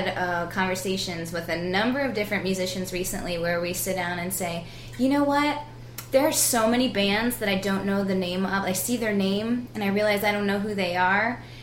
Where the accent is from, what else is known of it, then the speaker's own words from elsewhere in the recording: Cuba, Missouri, United States; now in St. Louis, United States; Yeah, I grew up in Cuba, Missouri, about an hour and a half southwest of here on 44.